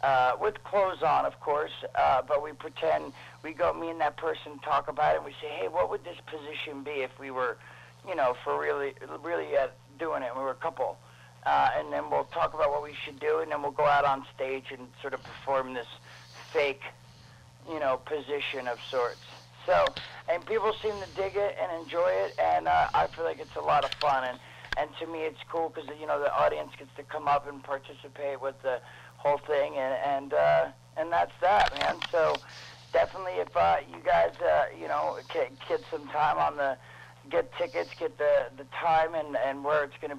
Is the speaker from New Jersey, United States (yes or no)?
yes; New Jersey, United States; And then then we'll be in Jersey, and Jersey's my hometown, so, you know, it's good.